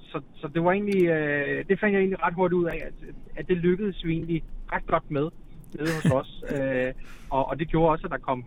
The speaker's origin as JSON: {"language": "Danish", "town": "Roskilde", "region": "Zealand", "country": "Denmark", "tie": "born or raised there", "said": "Jamen altså, jeg kommer jo selv født og opvokset i Roskilde."}